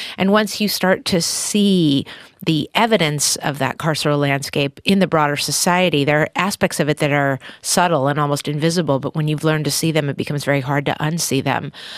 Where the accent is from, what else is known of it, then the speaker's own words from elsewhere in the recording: California, United States; And the way the state is geographically structured is, as a Californian, is interesting to me.